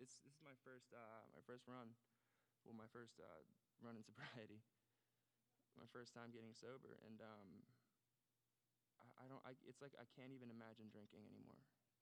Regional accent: Orlando, Florida, United States; I grew up in Orlando, and I was youngest of five.

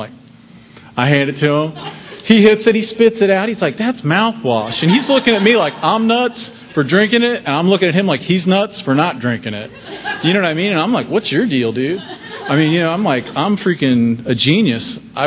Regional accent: Ohio, United States; I'm from Ohio, so I'd be out hitchhiking, you know, in the snow

